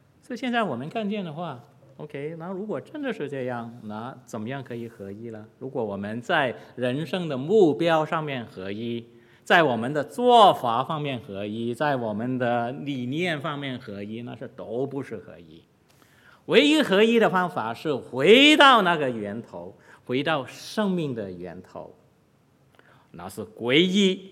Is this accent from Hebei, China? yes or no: no; Guangdong, China; Chinese is a second language; 我是广东人